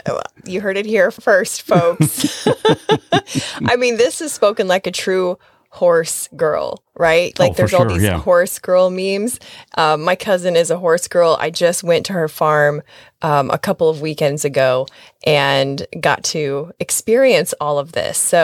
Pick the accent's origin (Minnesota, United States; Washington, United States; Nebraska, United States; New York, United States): Nebraska, United States; now in Florida, United States; I mean, I'm from Nebraska, which is, you know, like a close cousin to Colorado.